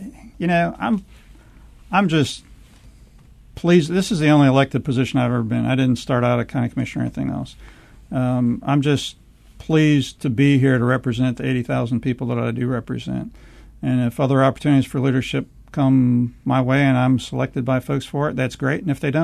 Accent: Fayetteville, North Carolina, United States; I say I'm from Fayetteville, they think I'm from the city of Fayetteville, and I have a few neighborhoods, but mainly it's rural and semi-rural, small-town America.

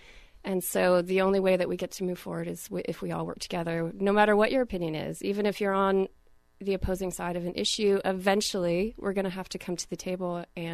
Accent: San Francisco, California, United States; now in Ashland, United States; I'm from San Francisco. That's where I spent most of the time.

